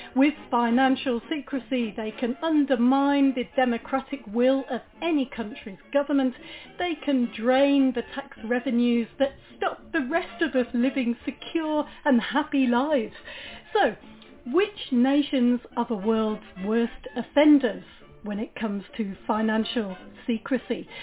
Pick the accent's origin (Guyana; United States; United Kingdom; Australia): United Kingdom; I'm ashamed as a British person to tell you that when you combine Britain with all its satellite havens around the world, it is still the world's worst offender.